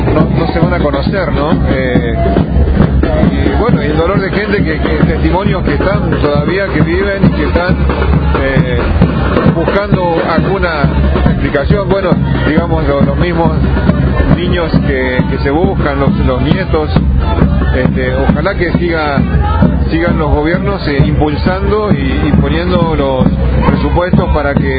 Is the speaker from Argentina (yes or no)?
yes; Argentina; unirnos más como argentinos.